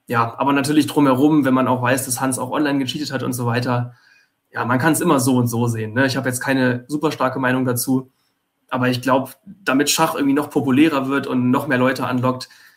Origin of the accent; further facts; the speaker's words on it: Hamburg, Germany; und ich bin ja auch aus Hamburg